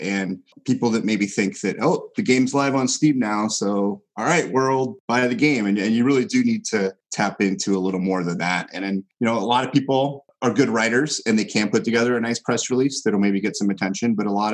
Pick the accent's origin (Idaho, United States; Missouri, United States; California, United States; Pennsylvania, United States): Missouri, United States; St. Louis; moved away as an adult; I grew up in St. Louis. I grew up in the Midwest. I went to Mizzou and I wanted to move, you know, get to the coast.